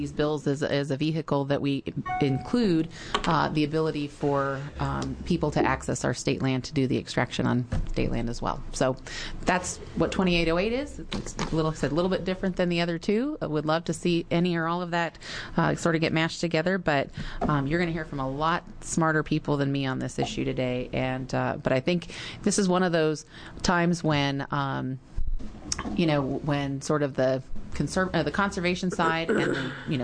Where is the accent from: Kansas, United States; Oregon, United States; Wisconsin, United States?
Oregon, United States; I mean, I grew up in Oregon, born here, you know, raised in the Northwest. And I think we can all agree it's probably, and I've lived other places